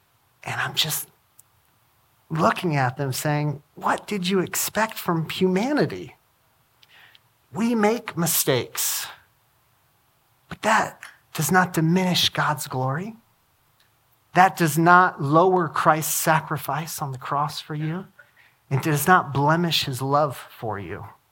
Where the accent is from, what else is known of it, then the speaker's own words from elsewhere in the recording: Albany, Oregon, United States; You may not know this, but I grew up in Albany, Oregon, 18 years till I went to college in Reading.